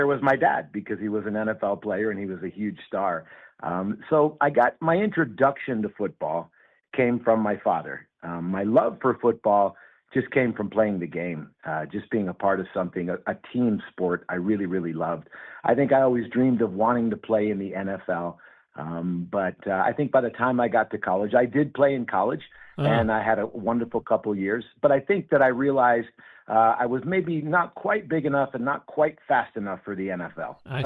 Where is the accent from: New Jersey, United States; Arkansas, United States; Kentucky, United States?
New Jersey, United States; Princeton; I was born and raised in Princeton, New Jersey. I grew up in a very, very, I think, a typical Princeton, New Jersey, Italian Catholic family.